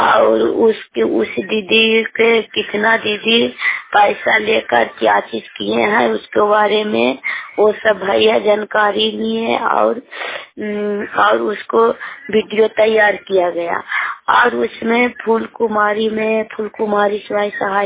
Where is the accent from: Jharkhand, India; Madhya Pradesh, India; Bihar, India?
Bihar, India; Saiful; मैं सैफुल गाँव की रहने वाली हूँ और हरनौत नालंदा जिला को रहने वाली हूँ